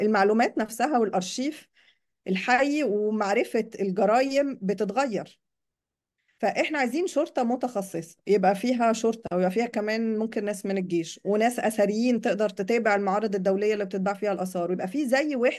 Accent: Egypt; فإحنا محتاجين إنه إحنا عندنا في مصر مثلا

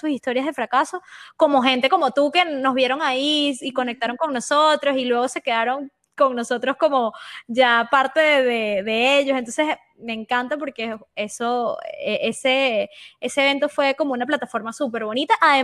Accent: Barinas, Venezuela; now in Caracas, Venezuela; Yo soy de Barinas y mi familia está en Barinas

